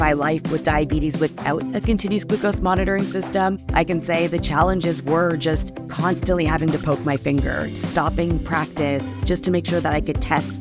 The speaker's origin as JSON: {"language": "English", "country": "Canada", "tie": "born or raised there", "also_born_or_lived": "Bulgaria", "moved": "yes", "lives_now": "United States", "said": "I was born in Bulgaria, but raised in Canada and now working in the U.S."}